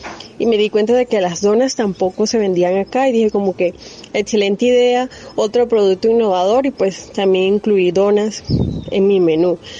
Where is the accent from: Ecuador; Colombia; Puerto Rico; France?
Colombia; Urumita, La Guajira; also born or lived in Bucaramanga; en Urumita, La Guajira, mi pueblo natal, en época de cuarentena.